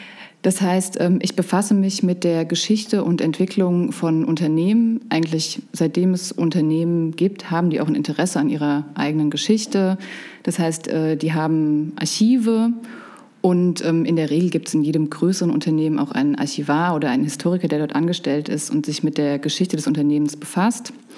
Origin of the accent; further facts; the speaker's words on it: Offenbach, Hesse, Germany; born there; Also ich bin eigentlich in Offenbach geboren, dann hier aufgewachsen und habe den Großteil meines Studiums tatsächlich bei meinen Großeltern im Haus gelebt.